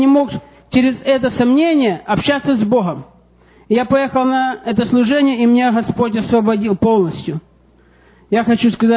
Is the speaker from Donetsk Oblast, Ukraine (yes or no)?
no; Zaporizhzhia, Zaporizhzhia Oblast, Ukraine; Я родом из Запорожья. Всю жизнь верующий, можно сказать.